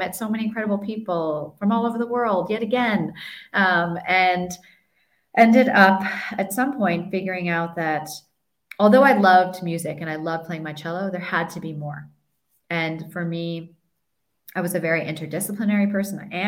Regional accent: United States; I'm American, Korean American, my parents are both from Korea.

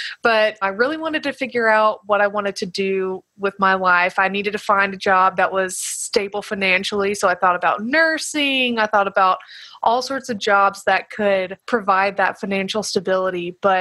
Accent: Alabama, United States; So I grew up in Alabama

